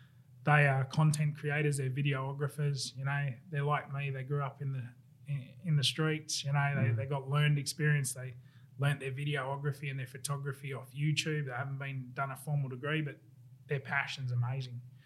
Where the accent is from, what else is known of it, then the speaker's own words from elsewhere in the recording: Casino, New South Wales, Australia; He'd come from Casino, from Evans Head. I came from Casino.